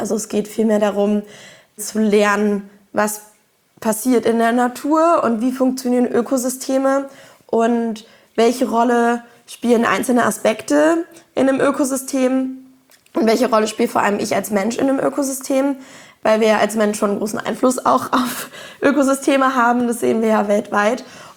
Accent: Berlin, Germany; ich komme aus Berlin, meine Eltern haben genug Geld, um mir vieles zu ermöglichen.

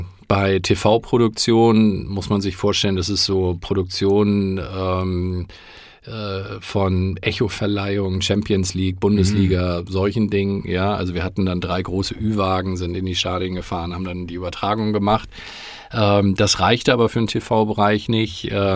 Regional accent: Hamburg, Germany; bin Hamburger

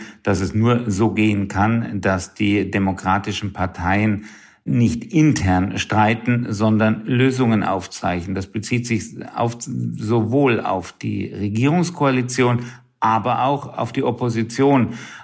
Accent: Würzburg, Bavaria, Germany; in meiner Heimatstadt in Würzburg

